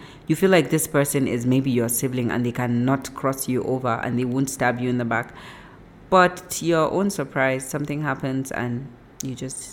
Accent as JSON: {"language": "English", "region": "Kano", "country": "Nigeria", "said": "I'm from Kano State, and I'm a family person."}